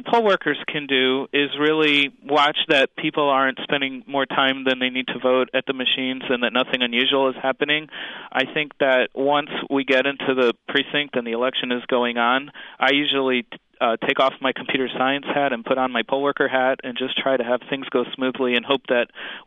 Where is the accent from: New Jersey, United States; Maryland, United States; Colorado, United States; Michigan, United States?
Maryland, United States; than my home state of Maryland is in.